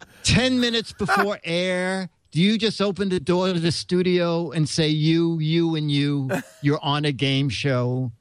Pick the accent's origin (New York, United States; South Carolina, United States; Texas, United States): New York, United States; I said, "Mark, I'm a New Yorker."